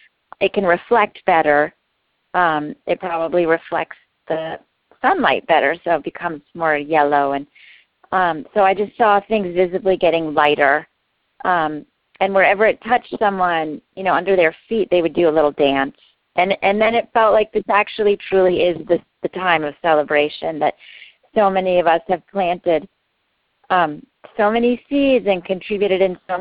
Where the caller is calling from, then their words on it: Hilton Head, South Carolina, United States; Hey, I am calling from Hilton Head, South Carolina.